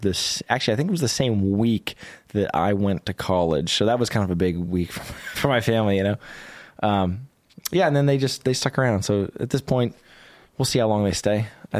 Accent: East Coast, United States; Because I grew up really on the East Coast and the South. That's mm-hmm. really where I grew up.

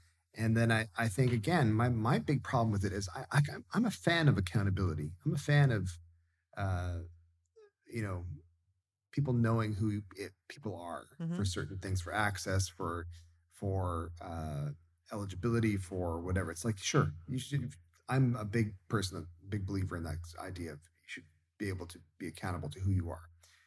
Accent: United States; I'm an American. And it just sounds very Trumpy to me

